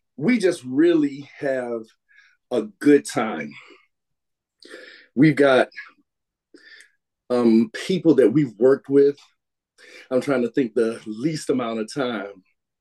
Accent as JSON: {"language": "English", "region": "the South", "country": "United States", "said": "because I'm from South and I was just saying this a niche kind of a market. I hear that when I go home"}